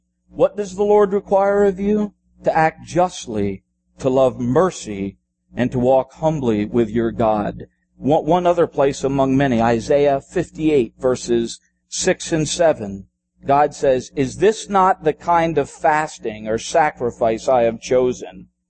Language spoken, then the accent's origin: English; Philippines; I grew up in the Philippines. That helps.